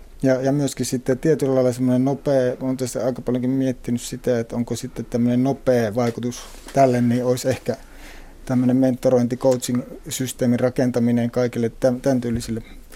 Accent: Jyväskylä, Central Finland, Finland; No mä oon tuolta Jyväskylästä kotoisin

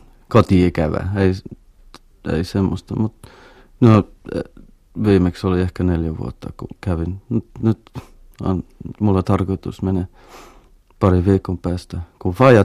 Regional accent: London, United Kingdom; Finnish is a second language; Lontoosta.

